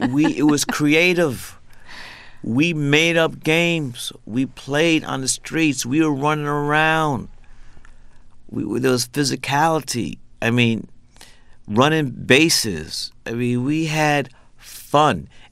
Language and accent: English; Atlanta, Georgia, United States; born there; People might … my parents are from the South. I was born in Atlanta, Georgia. Spent many summers there and also went to college in Atlanta.